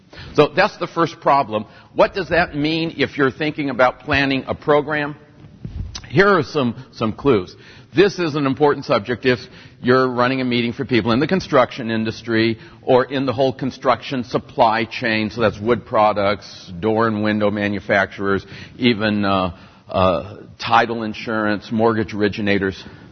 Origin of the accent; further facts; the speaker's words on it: Portland, Oregon, United States; I'm from Portland, Oregon.